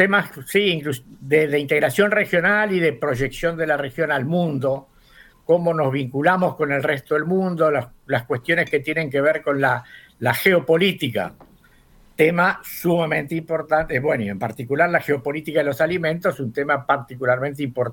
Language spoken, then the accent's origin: Spanish; Argentina; Yo soy argentino, vivo en la Argentina, etcétera, etcétera, pero la mitad de mi vida estuve afuera